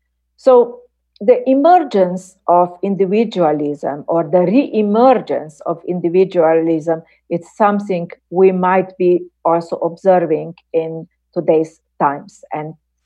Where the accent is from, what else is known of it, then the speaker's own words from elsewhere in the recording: Slovenia; In my home country, Slovenia, we have had, you know, debates